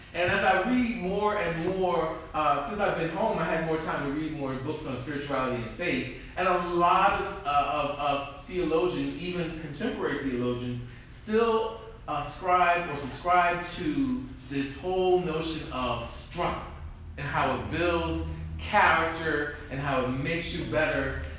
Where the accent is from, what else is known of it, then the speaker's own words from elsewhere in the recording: Miami Beach, Florida, United States; Growing up in Miami Beach, that where I grew up, where I was raised, at 13, you had your passage, your rite of passage, right?